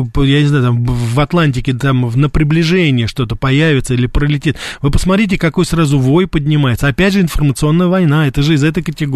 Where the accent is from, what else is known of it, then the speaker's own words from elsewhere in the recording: Russia; Американец говорит о России, ну а я, россиянин, буду говорить об Америке.